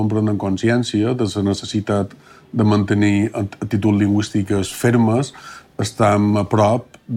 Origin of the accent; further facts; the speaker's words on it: Balearic Islands, Spain; ens perdrem nosaltres com a mallorquins